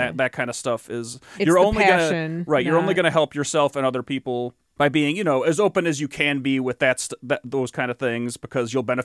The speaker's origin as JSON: {"language": "English", "region": "Michigan", "country": "United States", "said": "we're from the Southeast Michigan area."}